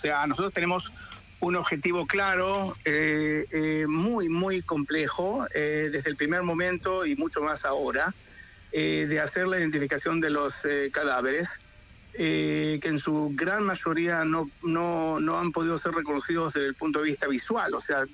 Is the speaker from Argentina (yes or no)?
yes; Argentina; now in Israel; Todo el pueblo argentino, uh-huh, mi pueblo también.